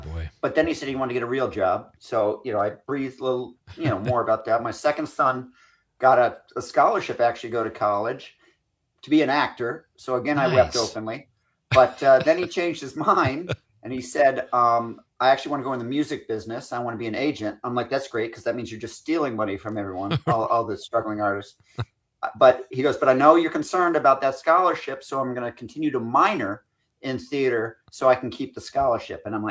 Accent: Scotland, United Kingdom; I'm Scottish

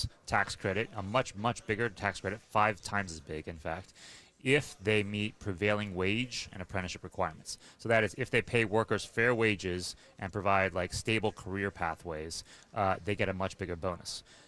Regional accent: West Virginia, United States

